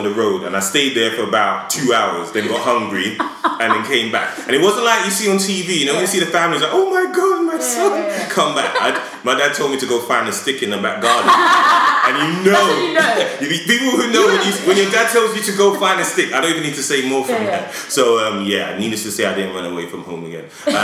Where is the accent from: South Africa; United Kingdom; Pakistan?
United Kingdom; Edmonton, London; And I grew up in Edmonton, you know, so like, where we were, yeah.